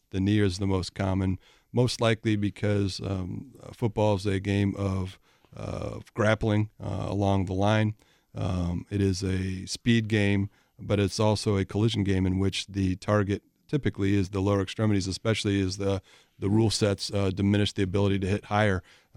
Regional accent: Akron, Ohio, United States; now in Wisconsin, United States; Well, I grew up in near Akron.

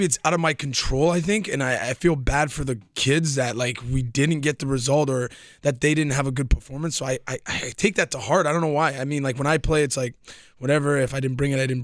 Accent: Canada; Exactly, and he's Canadian too. I'm Canadian boy, so it would be perfect.

